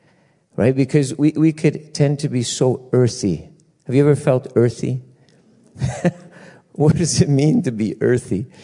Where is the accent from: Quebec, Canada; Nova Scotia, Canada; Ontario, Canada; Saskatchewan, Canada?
Quebec, Canada; Montreal; So, yeah, we're from Montreal, Canada